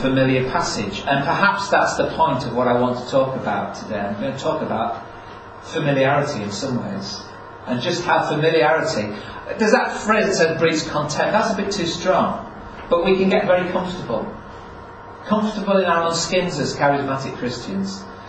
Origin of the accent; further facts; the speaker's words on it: Yorkshire and the Humber, United Kingdom; I was brought up in North Yorkshire.